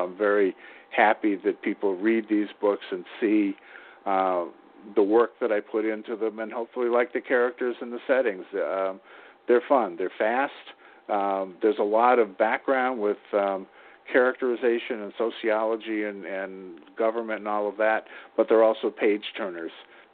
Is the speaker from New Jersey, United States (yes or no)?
yes; New Jersey, United States; I'm an author from New Jersey.